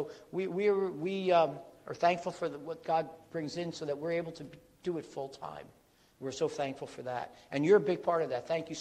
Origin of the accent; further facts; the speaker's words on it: Middlesex, New Jersey, United States; And Piscataway, New Jersey, really is where I grew up in Middlesex, the next town over.